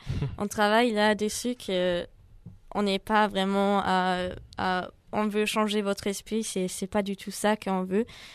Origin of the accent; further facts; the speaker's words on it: Germany; French is a second language; now in France; Moi, je viens d'Allemagne et maintenant j'habite en France.